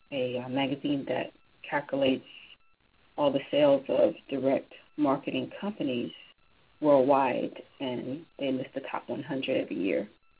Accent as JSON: {"language": "English", "region": "East Coast", "country": "United States", "moved": "yes", "lives_now": "California, United States", "said": "I'm from the East Coast, and I moved out to California about 14 years now"}